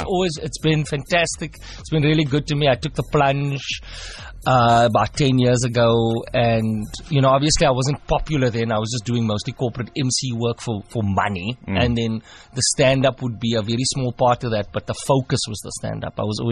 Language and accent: English; Port Elizabeth, Eastern Cape, South Africa; even though this is my hometown, coming to Port Elizabeth, there was a time in my career where I'd struggled to sell 40 tickets.